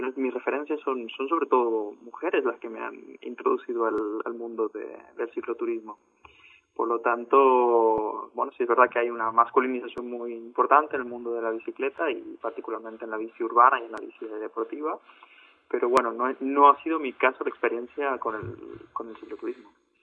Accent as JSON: {"language": "Spanish", "country": "Argentina", "accent": "Argentine", "moved": "yes", "lives_now": "Spain", "said": "por mi acento, como habrás descubierto, soy argentino, pero llevo viviendo en Cataluña como 20 años. Y cuando me volví a Argentina en 2015, estuve viviendo un año allí"}